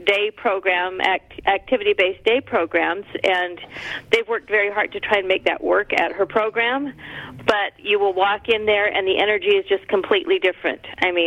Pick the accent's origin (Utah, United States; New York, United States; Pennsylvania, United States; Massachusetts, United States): Utah, United States; I am from Utah.